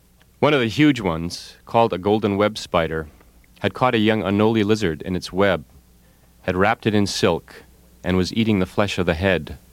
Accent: New England, United States; more savage than any other place I'd experienced growing up in New England.

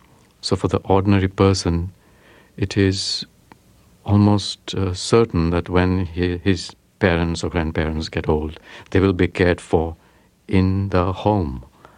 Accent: Mumbai, Maharashtra, India; That's right, yeah. But the thing is that life in Bombay is all on display.

